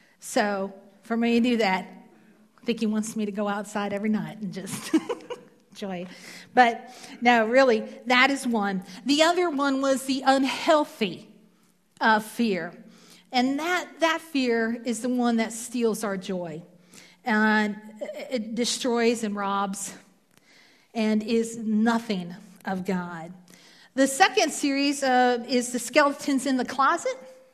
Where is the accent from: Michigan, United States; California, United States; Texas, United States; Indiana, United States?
Indiana, United States; Fort Wayne; also born or lived in Columbia City, Indiana; so I hail from Columbia City, or what we like to fondly call it is Columbia, Tucky, just up over. And I grew up in Fort Wayne